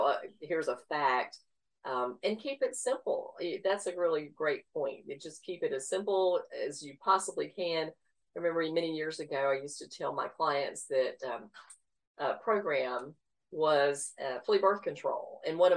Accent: the South, United States; Yeah, I love the storytelling because I guess I'm a girl from the South

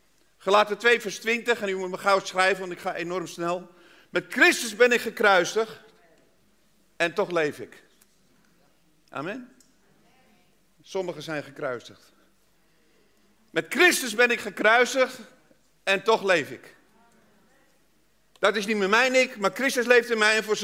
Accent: Amsterdam, North Holland, Netherlands; Ik kom uit Amsterdam, ik durf het hier te zeggen, ook al bent u niet van Amsterdam.

